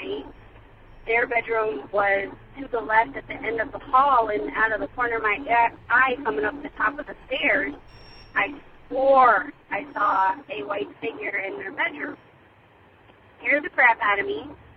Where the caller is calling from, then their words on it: Michigan, United States; I am calling from Michigan. I'm a new listener, but I felt compelled to call and share my story.